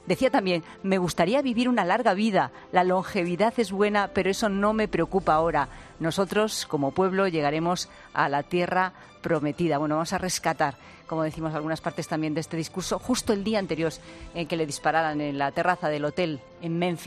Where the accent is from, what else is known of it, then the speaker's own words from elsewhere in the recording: Castile, Spain; Mira, por ejemplo, en mi pueblo, por ponerles un ejemplo más de los pueblos rurales de Castilla en este caso, el colegio de concentración que yo inauguré, éramos 330 alumnos en mi época.